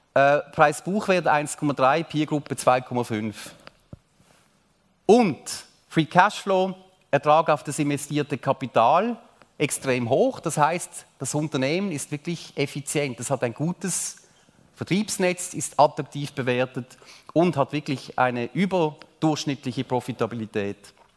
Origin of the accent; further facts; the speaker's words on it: United States; Ich bin lange Zeit in den USA aufgewachsen und bin mit Sears aufgewachsen.